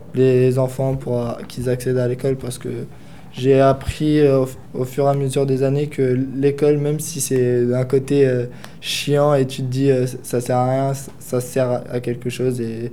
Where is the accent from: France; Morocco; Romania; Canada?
Romania; parce que je suis roumain.